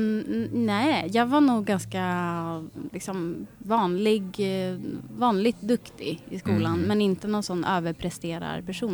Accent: Nyköping, Södermanland, Sweden; jag är från Nyköping, vilket är 10 mil söder om Stockholm. Och jag vet inte varför jag pratar så här. Och jag har, min morfar är ju från Norrbotten. Och framförallt min gammal farmor är från Norrbotten.

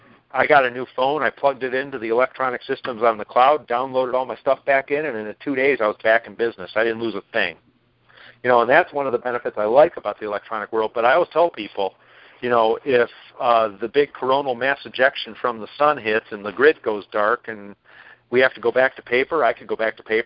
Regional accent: Battle Creek, Michigan, United States; I was back in my hometown of Battle Creek, Michigan

